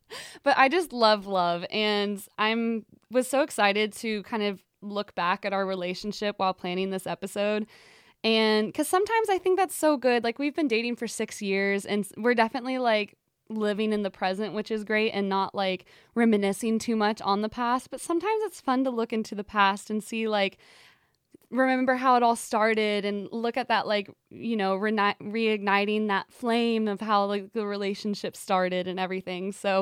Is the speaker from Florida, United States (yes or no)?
no; Texas, United States; Yes, I grew up in Texas, where it was like a country bar